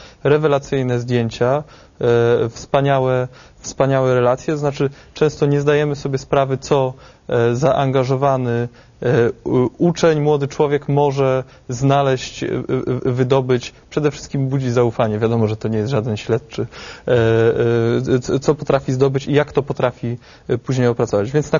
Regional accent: Wrocław, Lower Silesian Voivodeship, Poland; Ja jestem wrocławianinem

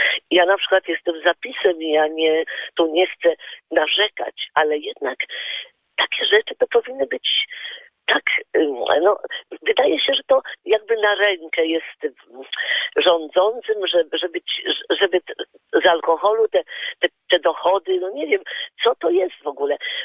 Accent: Warsaw, Masovian Voivodeship, Poland; jestem też z Warszawy i też obserwuję to wszystko

